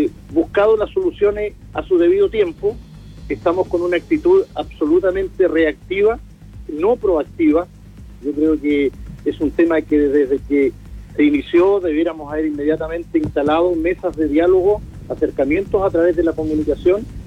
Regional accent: Chile; si todos somos chilenos, ¿por qué tenemos que estar buscando medidas de represión para solucionar problemas?

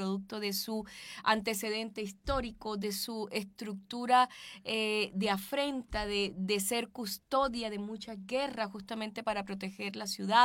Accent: Cartagena, Bolívar, Colombia; A ver, yo vengo de Cartagena de Indias.

